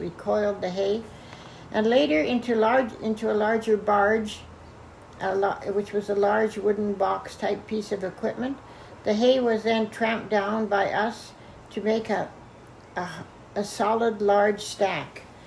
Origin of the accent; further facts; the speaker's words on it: Athabasca, Alberta, Canada; I was born on January 29th, 1945 in Athabasca, Alberta. I'm the fifth living child of … We lived on a small farm in the district of Willow Ridge.